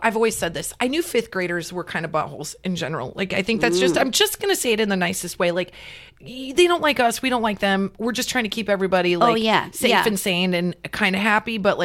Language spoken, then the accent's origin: English; Nebraska, United States; my husband's from Texas. We're from Nebraska.